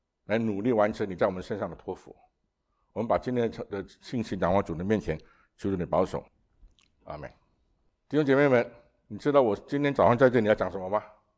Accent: Singapore; 我是在新加坡出生长大，也曾经在那里服侍过。

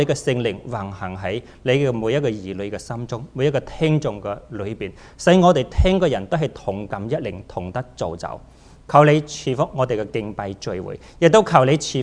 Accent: China; 作為一個中國人咧

